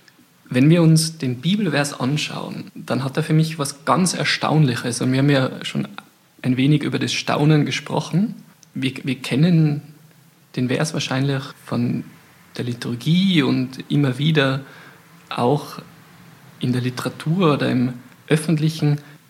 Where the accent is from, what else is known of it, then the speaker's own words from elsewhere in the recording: Austria; ich bin Österreicher, ich bin ein Mann.